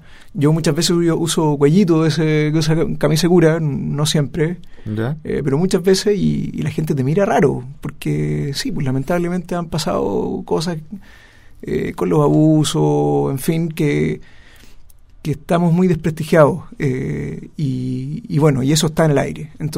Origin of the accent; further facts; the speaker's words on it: Iquique, Tarapacá, Chile; also born or lived in Concepción; yo soy de Iquique, salí del colegio de Iquique y me fui a estudiar a Concepción.